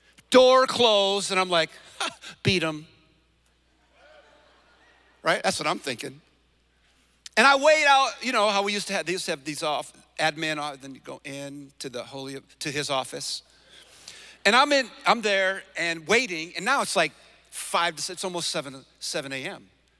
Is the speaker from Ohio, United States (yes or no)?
no; San Francisco, California, United States; born there; I was born in San Francisco in about 1963, somewhere around there.